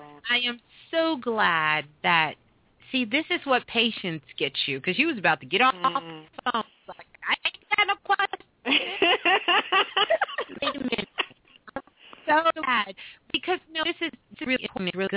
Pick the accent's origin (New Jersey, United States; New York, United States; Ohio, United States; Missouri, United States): New York, United States; Brooklyn; I don't want to know about Brooklyn because I'm a Brooklyn girl. I'm from Brooklyn.